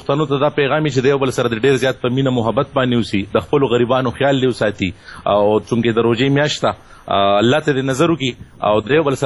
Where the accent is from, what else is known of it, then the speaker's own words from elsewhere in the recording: Batkhela, Khyber Pakhtunkhwa, Pakistan; زه جی د ملکنډ سیمې بټخیلی سره تعلق ساتم.